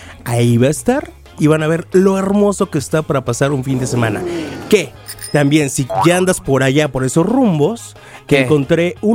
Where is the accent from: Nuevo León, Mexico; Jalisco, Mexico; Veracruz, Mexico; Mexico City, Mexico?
Nuevo León, Mexico; Monterrey; Eso va para Monterrey, mi ciudad natal.